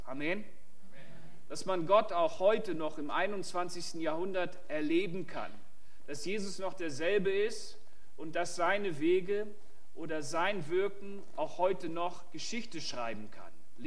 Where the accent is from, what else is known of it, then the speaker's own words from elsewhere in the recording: Hanover, Lower Saxony, Germany; Weil ich aus Hannover bin. Ich bin auch Hannoveraner wie du. Ich komme allerdings nicht aus der Ichtis-Gemeinde, ich bin aus der Elim-Gemeinde.